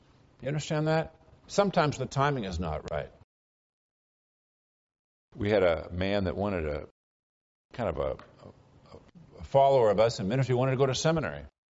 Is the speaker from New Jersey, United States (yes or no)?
no; Orinda, California, United States; I grew up in Orinda, not terribly far from here, and spent most of my life, and I hadn't even been to this church until 14 years ago.